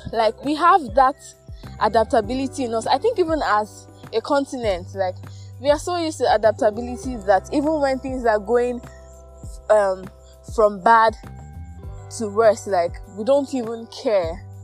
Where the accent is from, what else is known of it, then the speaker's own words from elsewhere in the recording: Imo, Nigeria; I was telling her that I don't think my hometown, Imo State, is very safe.